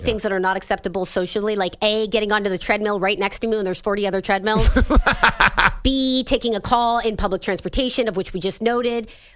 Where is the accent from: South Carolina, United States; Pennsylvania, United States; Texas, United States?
Pennsylvania, United States; Erie; now in Boston, United States; Well, my family now lives in Boston, but I grew up in Erie.